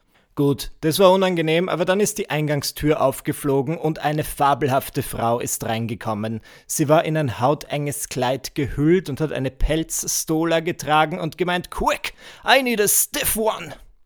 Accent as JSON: {"language": "German", "region": "Vienna", "country": "Austria", "said": "ich bin Wiener. in Wien reden wir nicht miteinander."}